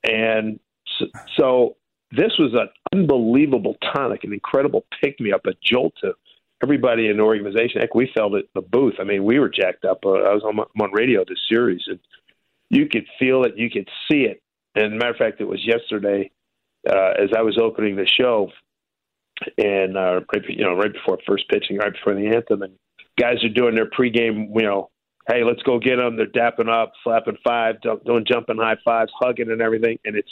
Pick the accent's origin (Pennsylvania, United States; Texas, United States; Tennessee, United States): Pennsylvania, United States; Philadelphia; I'm a lot older than you. I grew up in Philly.